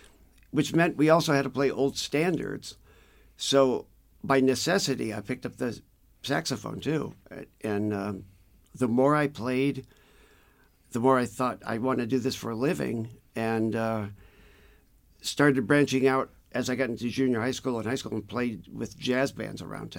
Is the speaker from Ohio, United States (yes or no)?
yes; Garfield Heights, Ohio, United States; I grew up in Garfield Heights, Ohio.